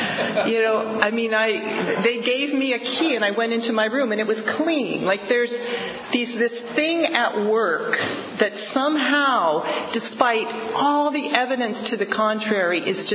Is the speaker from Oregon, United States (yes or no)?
no; California, United States; I was raised in the Bay Area, and in that time period where, you know, it was the 60s and the 70s, and there was all that stuff going on.